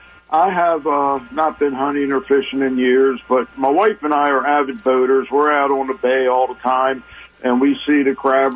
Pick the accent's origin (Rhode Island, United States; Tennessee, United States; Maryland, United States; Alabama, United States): Maryland, United States; Dundalk; now in Rosedale, United States; I am originally from Dundalk. I live in Rosedale now.